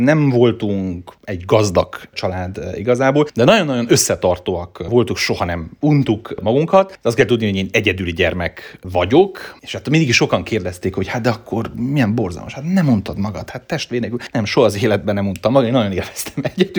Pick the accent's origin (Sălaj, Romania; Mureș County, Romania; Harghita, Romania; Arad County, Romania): Mureș County, Romania; Târgu Mureș; a gyermekkoromat azt az Állián töltöttem, aki nem marosvásárhelyi, annak el kell mondani, ugye hát ez egy vásárhelyi negyed, ez igazából a Kárpátok sétánya